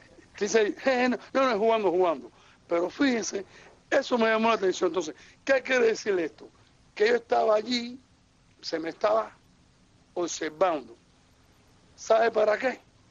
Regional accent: Cuba; como cubano

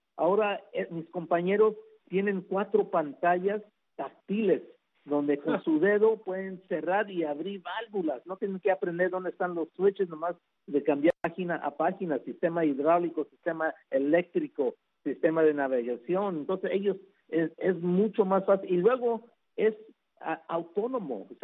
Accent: Mexico; Y yo, siendo un buen mexicano, tengo 5 hijos

